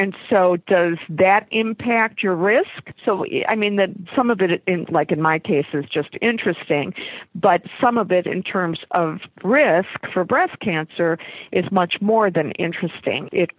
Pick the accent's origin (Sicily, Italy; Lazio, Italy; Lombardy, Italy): Sicily, Italy; English is a second language; moved away; I'm an immigrant. I came from Italy